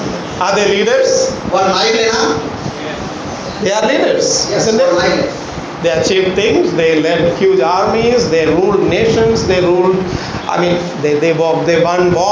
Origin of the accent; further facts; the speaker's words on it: India; you know, we are all Indian, so let me pick up an Indian.